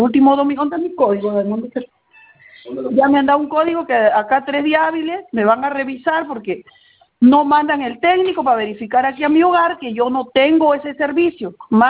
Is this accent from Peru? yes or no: yes; Palpa, Ica, Peru; acá en la provincia de Palpa, porque yo soy de Palpa, departamento de Ica